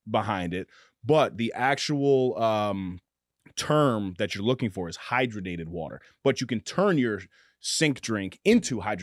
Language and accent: English; Mount Vernon, New York, United States; So when it comes to water, unfortunately, I grew up in Mount Vernon, New York. You know, sink drink and the hose drink. Very normal.